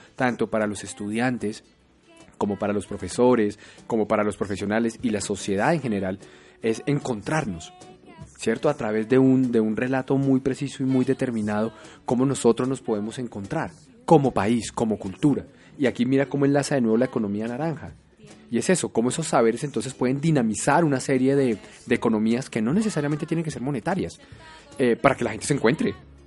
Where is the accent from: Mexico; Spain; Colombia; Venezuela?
Colombia; esa historia que a nosotros nos marcó como colombianos o como suramericanos.